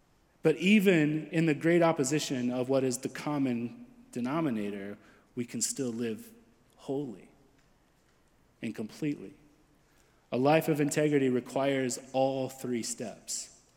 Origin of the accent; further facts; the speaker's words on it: United States; And I'm an American Christian, just so you know.